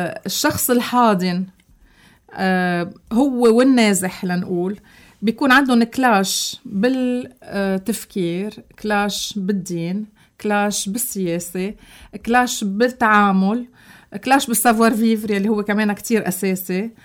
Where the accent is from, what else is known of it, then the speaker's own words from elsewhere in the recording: Lebanon; نحن صحيح عايشين بلبنان ومتكتفين كلبنانية مع بعضنا